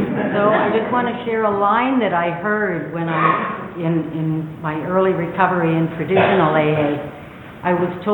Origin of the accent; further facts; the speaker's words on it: Toronto, Ontario, Canada; I'm an alcoholic from Toronto.